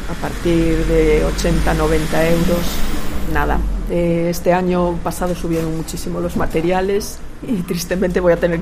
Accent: Santiago de Compostela, Galicia, Spain; la gente que somos de Santiago de toda la vida

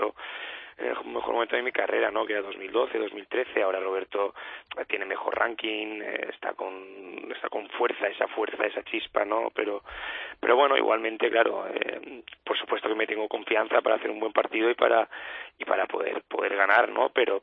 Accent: Valencian Community, Spain; Los dos somos de la Comunidad Valenciana.

